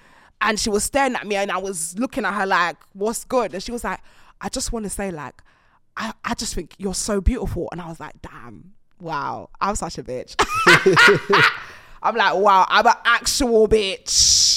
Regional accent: Bedford, East of England, United Kingdom; Right, so I grew up in Bedford.

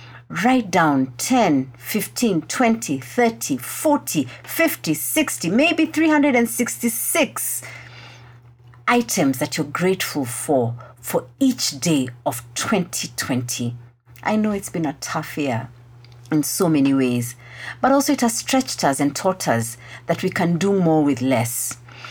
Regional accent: Kenya; you know, I'm Kenyan, and I have found that as Kenyans, one of the things we do is we downplay the things that have gone well.

